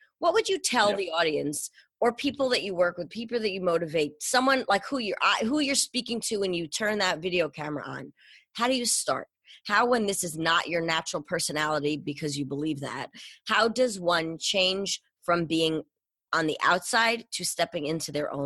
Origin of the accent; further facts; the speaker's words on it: New York, United States; You know, I'm a New Yorker. I'm a little Jewish girl.